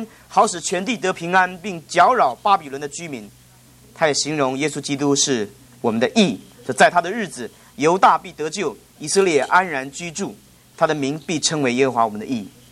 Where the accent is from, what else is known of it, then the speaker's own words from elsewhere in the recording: China; first language Cantonese; Chinese is a second language; 对不起，我这是广东话的语法